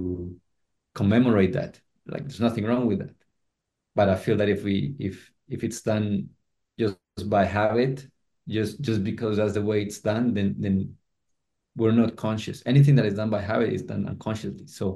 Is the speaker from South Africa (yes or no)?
no; Colombia; I'm from Colombia, and there it's the way that we're raised is so populous drama.